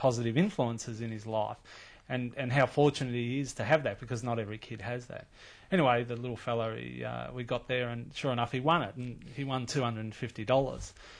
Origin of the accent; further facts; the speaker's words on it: Australia; I'm an Australian.